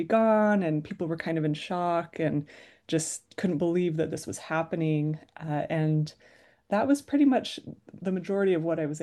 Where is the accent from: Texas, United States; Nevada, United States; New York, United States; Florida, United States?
Nevada, United States; Las Vegas; You know, growing up in Las Vegas, I was really surprised by how nostalgic I felt for all of these old signs and casinos that were gone